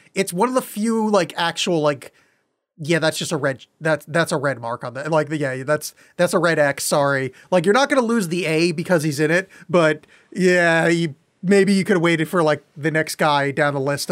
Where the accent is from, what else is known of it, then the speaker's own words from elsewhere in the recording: San Francisco, California, United States; I'm from San Francisco. And San Francisco is a massive hub of the Beat Generation.